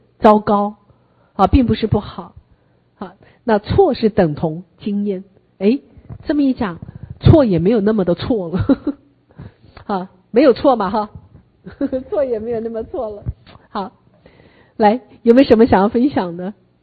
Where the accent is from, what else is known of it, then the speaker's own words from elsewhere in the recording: China; 错这个字啊，在我们中国人的文字里面听起来好严重啊